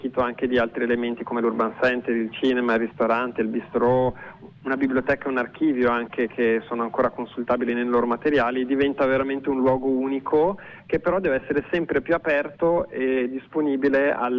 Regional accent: Veneto, Italy; io sono veneto e dico sempre: non c'è un posto così in Veneto

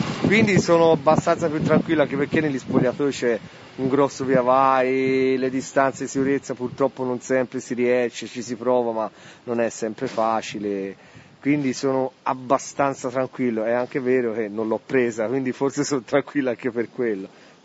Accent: Florence, Tuscany, Italy; Da fiorentino, sì.

